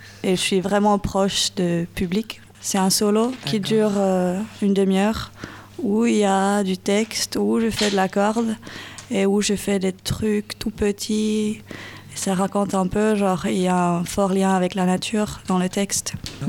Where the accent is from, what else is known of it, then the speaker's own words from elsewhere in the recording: Finland; French is a second language; Je suis finlandaise, mais la compagnie est norvégienne.